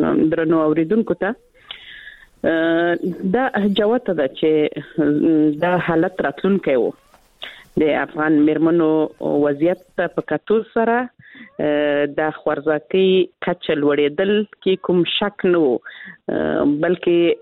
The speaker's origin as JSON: {"language": "Pashto", "region": "Helmand", "country": "Afghanistan", "said": "زه خپل د هلمند ولایت څخه یم"}